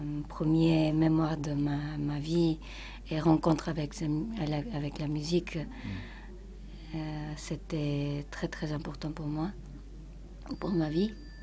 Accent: Italy; Peut-être parce que je suis entrée d'Italie, de cette liberté et de façon d'exprimer

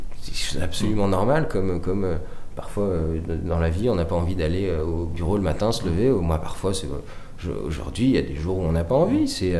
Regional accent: Chambéry, Auvergne-Rhône-Alpes, France; born there; Moi, je suis né à Chambéry, donc aller étudier à Paris

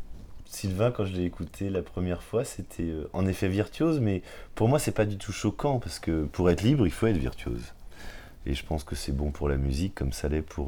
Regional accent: Rennes, Brittany, France; Puisque je suis rennais, mais j'ai déserté pendant 20 ans ma ville.

